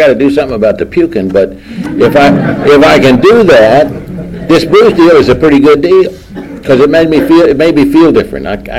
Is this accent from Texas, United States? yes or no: yes; Fort Worth, Texas, United States; I grew up here in Fort Worth in a very normal family, I thought